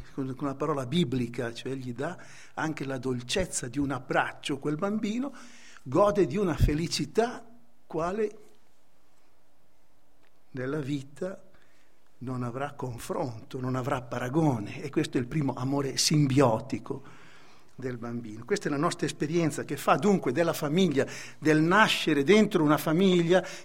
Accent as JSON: {"language": "Italian", "town": "Como", "region": "Lombardy", "country": "Italy", "said": "io sono comasco, quindi sono mezzo svizzero anch'io, sono vicino alla Svizzera"}